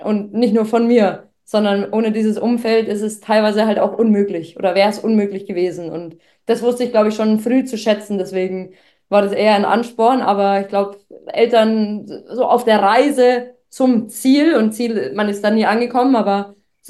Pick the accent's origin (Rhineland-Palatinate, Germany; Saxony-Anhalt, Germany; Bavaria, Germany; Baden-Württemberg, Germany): Bavaria, Germany; Fürth; Ja, ich würde sagen, Fürth ist jetzt nicht so groß, wo ich herkomme.